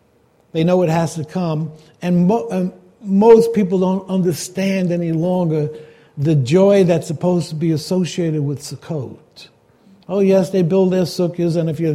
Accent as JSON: {"language": "English", "town": "Brooklyn", "region": "New York", "country": "United States", "tie": "born or raised there", "said": "Growing up in Brooklyn, we used to have them on the patios."}